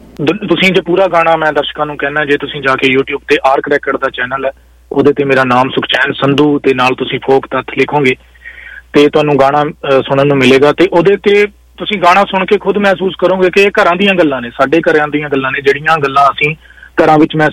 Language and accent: Punjabi; Punjab, India; ਮੈਂ ਰੋਪੜ ਜ਼ਿਲ੍ਹੇ ਦਾ ਰਹਿਣ ਵਾਲਾ ਜੀ।